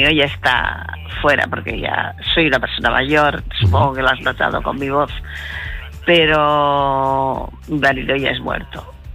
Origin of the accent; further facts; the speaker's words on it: Barcelona, Catalonia, Spain; Yo soy de Barcelona.